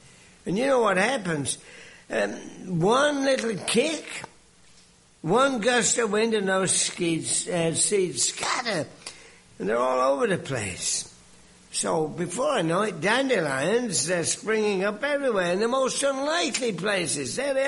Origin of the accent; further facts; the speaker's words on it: England, United Kingdom; now in United States; I've been here for many years. Before most of you were born, I came over from Britain, but the accent remains. And one thing that remains for an Englishman is, having grown up in England